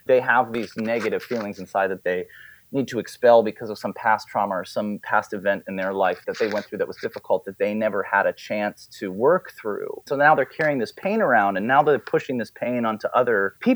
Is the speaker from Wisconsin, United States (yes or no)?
no; California, United States; also born or lived in Wilmington, Delaware / Ohio; I wasn't really originally born there. You know, I was born in Wilmington, Delaware. My family moved to Southern California, and then I moved to Ohio when I was in high school, and I graduated from high school there.